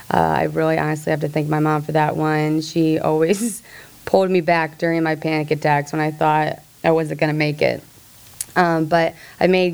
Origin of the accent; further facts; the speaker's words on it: Fort Wayne, Indiana, United States; now in Indianapolis, United States; I am a senior as well. I'm from Fort Wayne, and I've grown up there my whole life.